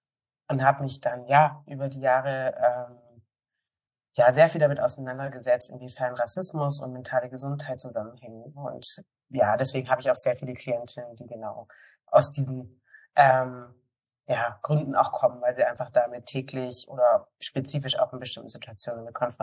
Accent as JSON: {"language": "German", "region": "Baden-Württemberg", "country": "Germany", "moved": "as an adult", "lives_now": "Berlin, Germany", "said": "Ich sitze hier gerade in Berlin. Ich lebe auch in Berlin, habe hier auch studiert, aber bin eigentlich eine Schwäbin sozusagen. Bin hier eine Exil-Schwäbin seit 20 Jahren, aber auch hier in Berlin schon, genau."}